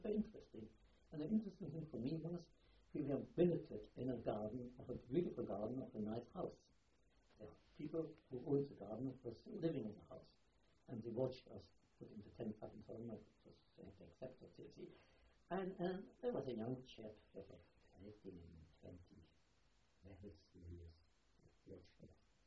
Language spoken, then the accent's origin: English; Germany; I never told him that I came from Germany.